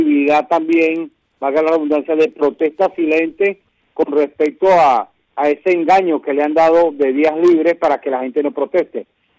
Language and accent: Spanish; Venezuela; como venezolanos nos emociona el heroísmo de nuestro pueblo